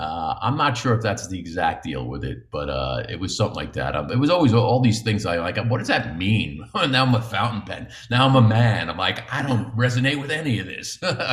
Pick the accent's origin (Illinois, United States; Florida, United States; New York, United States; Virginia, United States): New York, United States; But there's, you know, again, growing up in New York